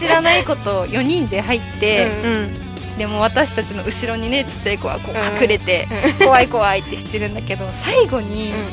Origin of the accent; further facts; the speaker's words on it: Fukushima, Japan; born there; now in Okinawa, Japan; 私、まあ、最初の1回目の放送で福島生まれなんですっていう風に話したんだけど、うんうん、結構沖縄に引っ越してきて